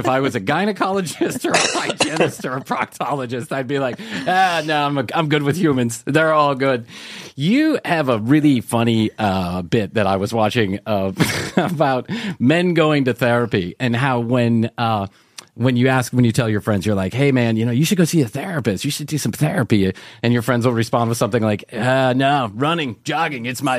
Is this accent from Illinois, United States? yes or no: yes; Chicago, Illinois, United States; now in Atlanta, United States; I grew up in Chicago and minus one is that's even cold for a guy from Chicago.